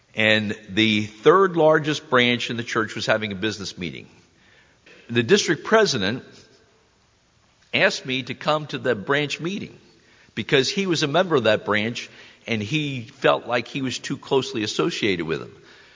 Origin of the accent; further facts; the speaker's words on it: Haddonfield, New Jersey, United States; I grew up in the Haddonfield branch in New Jersey